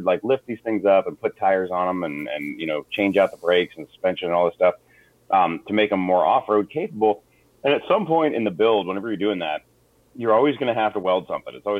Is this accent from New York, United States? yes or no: no; Michigan, United States; I originally grew up, I'm from Michigan, actually